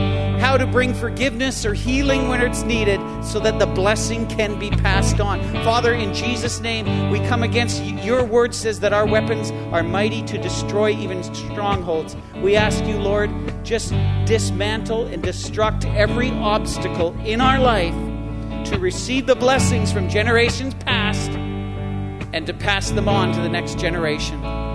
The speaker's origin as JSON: {"language": "English", "country": "United Kingdom", "said": "I'm British Methodist."}